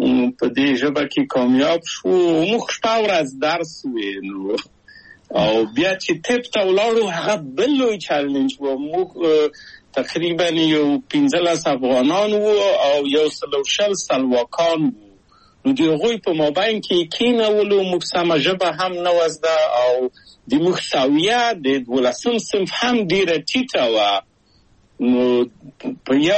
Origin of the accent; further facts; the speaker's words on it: Kabul, Afghanistan; moved away as an adult; now in Czechoslovakia; او زه له کابل په یو دولتي بورس چکسلواکیا ته راغلم.